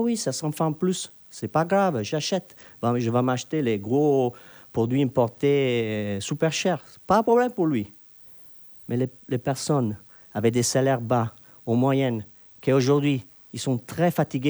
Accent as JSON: {"language": "French", "country": "Italy", "said": "Et je suis désolé, moi, je suis italien."}